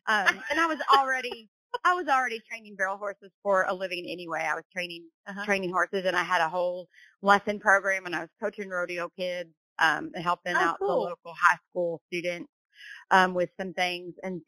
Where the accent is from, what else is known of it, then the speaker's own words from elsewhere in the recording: Dallas-Fort Worth, Texas, United States; moved away as an adult; I moved here in 2008, and I came from Dallas-Fort Worth. There was a grocery store on every single corner, you know?